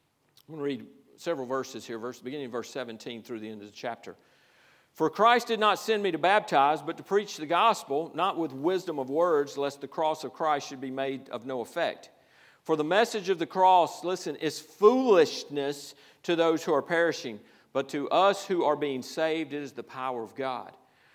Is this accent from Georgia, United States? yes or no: yes; Isla, Georgia, United States; I mean, I'm from Isla, Georgia. It's still, I think they have a flashing light there now.